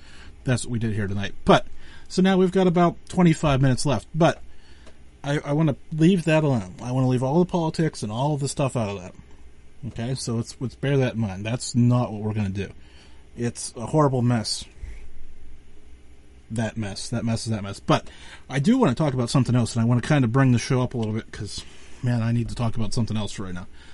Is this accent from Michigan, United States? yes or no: no; Pennsylvania, United States; because I'm from Western Pennsylvania